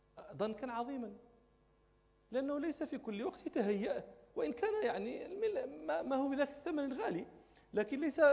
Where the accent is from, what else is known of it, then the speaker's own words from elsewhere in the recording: Morocco; هذا يصنعه كثير من الناس عندنا في المغرب.